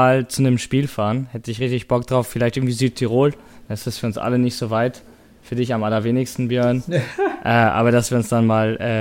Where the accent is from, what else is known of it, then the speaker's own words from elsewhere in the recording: Northern Germany, Germany; Ja, ich komme aus dem Norden. Ich habe hier Flachland. Hier ist gar nichts.